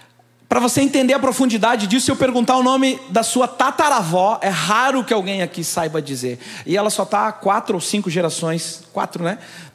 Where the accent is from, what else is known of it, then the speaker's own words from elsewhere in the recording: Brazil; nós somos do Brasil